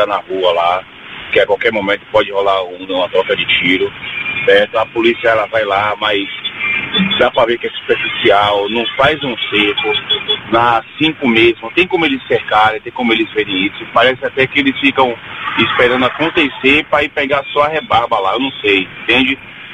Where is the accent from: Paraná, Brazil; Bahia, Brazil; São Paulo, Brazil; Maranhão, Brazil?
Bahia, Brazil; Salvador; Eu sou nascido e criado em Cajazeiras 5